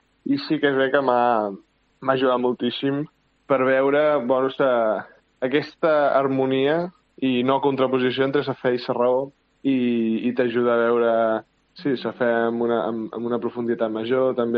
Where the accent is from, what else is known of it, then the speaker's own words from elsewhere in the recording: Balearic Islands, Spain; Jo sóc un menorquí de tota la vida. Vaig néixer el 2002 a una família culturalment catòlica, però no massa practicant.